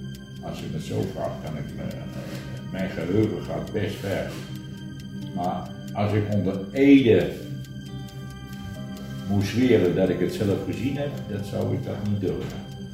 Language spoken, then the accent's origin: Dutch; Overijssel, Netherlands; En deze lichtmast, die scheen bij ons in de woonkamer. Dus dit was mijn speelterrein, mijn geboortegrond.